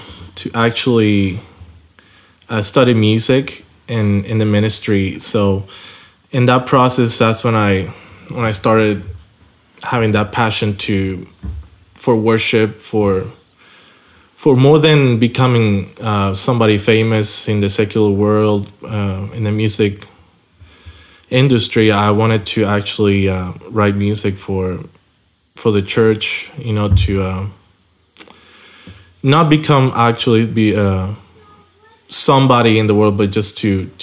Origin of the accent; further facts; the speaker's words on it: Puerto Rico; also born or lived in El Salvador; I'm from Puerto Rico. I grew up in the north side of the island. My parents were missionaries to El Salvador for 6 years, and I lived there